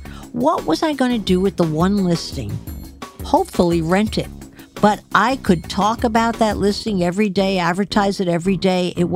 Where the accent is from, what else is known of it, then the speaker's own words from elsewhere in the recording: Edgewater, United States; I have a cousin who opened and ran for many years in my hometown of Edgewater, Rusty's Bar.